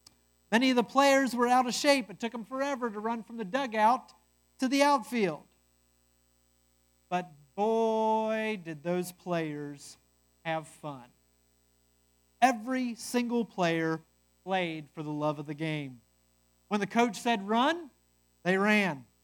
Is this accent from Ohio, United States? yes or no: yes; Cincinnati, Ohio, United States; I am a Reds fan. I'm from Cincinnati. I grew up on baseball more than you all could even imagine.